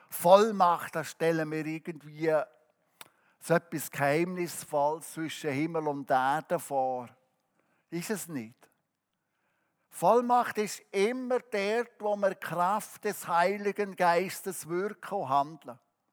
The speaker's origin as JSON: {"language": "German", "country": "Switzerland", "said": "Abstimmen, wie wir ja als Schweizer so sehr verliebt sind, unser demokratisches Prinzip."}